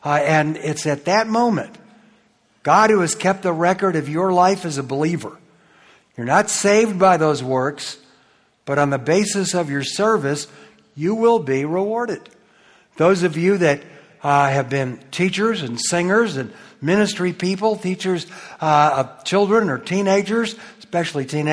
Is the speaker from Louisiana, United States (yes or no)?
no; Detroit, Michigan, United States; born there; I was born in Detroit, Michigan, in a non-believing family.